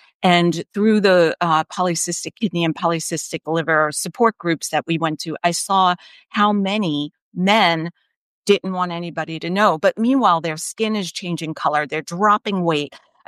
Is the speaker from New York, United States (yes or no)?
yes; New York, United States; And I think for me, I'm a New Yorker, right? So I move in a rapid speed.